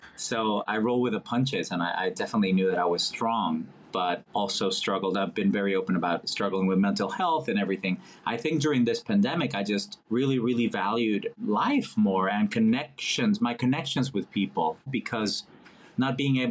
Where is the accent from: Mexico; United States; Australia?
Mexico; English is a second language; Growing up in Mexico